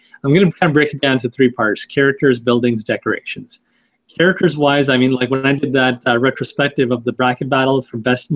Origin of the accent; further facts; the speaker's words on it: Canada; So initially, like being Canadian, I didn't actually get any of the presidents